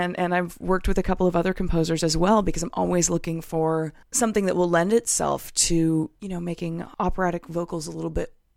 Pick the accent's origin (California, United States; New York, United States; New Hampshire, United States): California, United States; I was born and raised in the Bay Area.